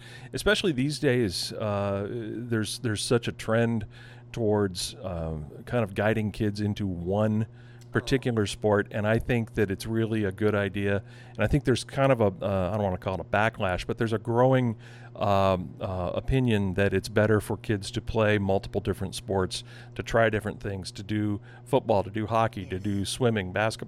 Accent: Seattle, Washington, United States; I grew up in Seattle, and my father was the sports sales manager for the flagship radio station

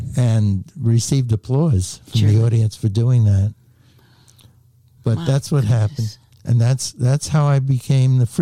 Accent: New York, United States; accent: New York; probably detect a New York accent.

